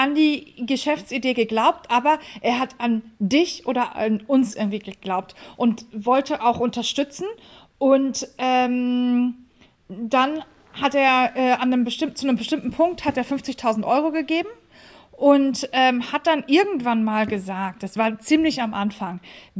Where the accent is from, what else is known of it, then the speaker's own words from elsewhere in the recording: Hamburg, Germany; wir sind Hamburger Kaufleute.